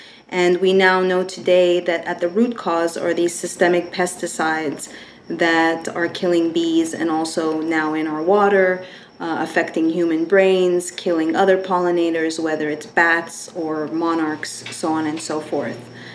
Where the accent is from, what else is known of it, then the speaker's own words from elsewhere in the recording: Canada; I am from Canada, and I was here, it had been, I think, 5 years